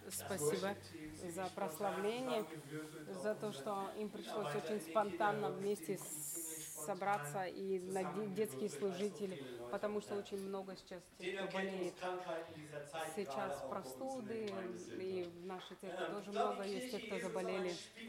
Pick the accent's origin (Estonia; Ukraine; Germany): Germany; East Germany; Я вырос в Восточной Германии